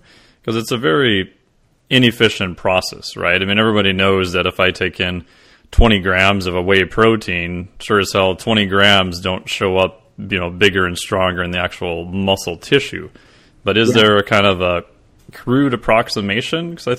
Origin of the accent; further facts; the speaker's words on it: Minnesota, United States; which is probably not a bad idea since I'm from Minnesota